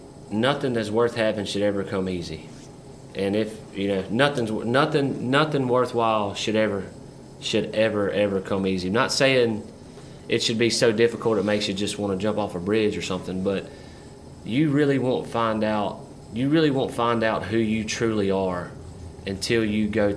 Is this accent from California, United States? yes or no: no; Grand Bay, Alabama, United States; if I had somewhere in my hometown where I could go sit down and listen to, there's 25 people in Grand Bay, Alabama